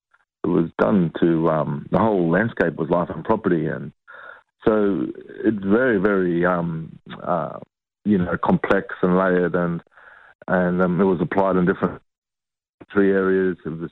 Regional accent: Queensland, Australia; I'm from North Queensland and my mob is Takalaka.

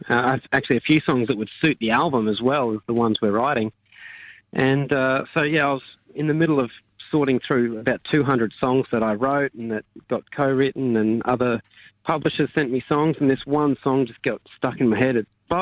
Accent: Toowoomba, Queensland, Australia; Yeah, yeah. Born and bred in Toowoomba, Queensland.

